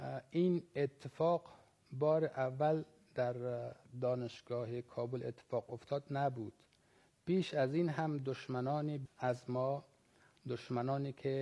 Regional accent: Afghanistan; به عنوان یک افغانستانی امیدوار هستم

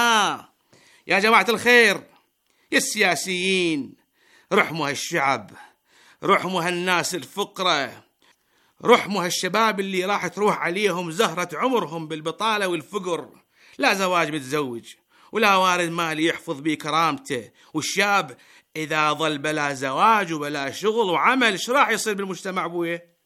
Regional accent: Iraq; ترى بلدنا العراق اليوم مغمى عليه بقسم الطوارئ

